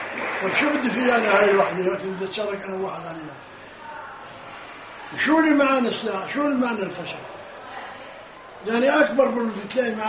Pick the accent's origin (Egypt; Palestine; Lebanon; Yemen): Palestine; هو يهودي وأنا فلسطيني مسلم.